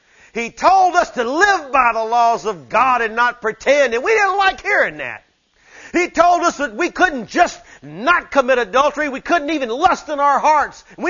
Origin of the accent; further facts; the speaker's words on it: the South, United States; And we're like, oh no, I'm from the South, brother.